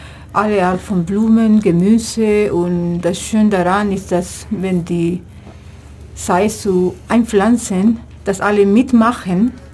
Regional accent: Peru; German is a second language; now in Ulm, Germany; ich komme aus Peru und ich mag gerne hier in Ulm sein

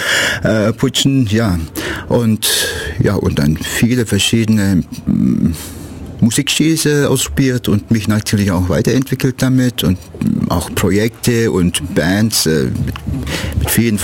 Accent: Istanbul, Turkey; now in Ulm, Germany; lebe seit über 41 Jahren in Ulm. Aber geboren bin ich in Istanbul und habe auch einiges so aus Istanbul, aus meiner Kindheit, so in mein jetziges Leben mit hineingebracht

